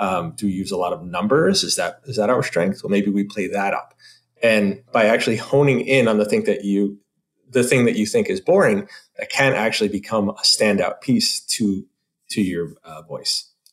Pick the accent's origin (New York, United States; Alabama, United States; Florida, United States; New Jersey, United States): New Jersey, United States; But I'm also from New Jersey, so sometimes I say ollies.